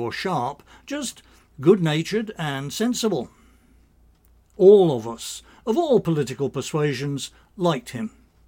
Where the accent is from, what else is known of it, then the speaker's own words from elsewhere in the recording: Northampton, East Midlands, United Kingdom; the year of my birth until I was nearly 30, the parliamentary seat for my hometown of Northampton